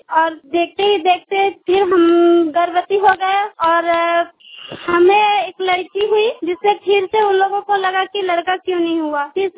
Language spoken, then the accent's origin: Hindi; Dumka, Jharkhand, India; और मैं दुमका बजरंग नगर की रहने वाली हूँ।